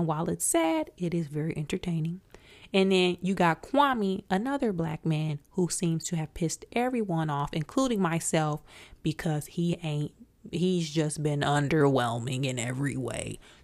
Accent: Flint, Michigan, United States; more relatable to me as a girl growing up in Flint

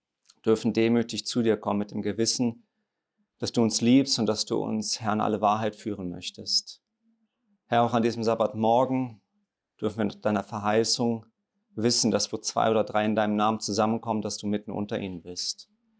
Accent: North Rhine-Westphalia, Germany; accent: Rhenish; now in Black Forest, Germany; Wie man hört an meiner Aussprache, ich komme nicht aus dem Schwarzwald, sondern mehr aus dem Kölner Raum, aus dem Rheinischen. Und bin jetzt aber seit fast jetzt genau in einer Woche, 2 Jahren jetzt im Schwarzwald, im Nordschwarzwald.

